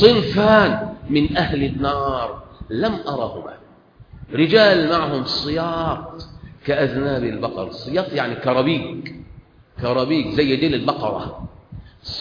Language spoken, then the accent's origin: Arabic; Egypt; طعام الدنيا كلها عندنا في مصر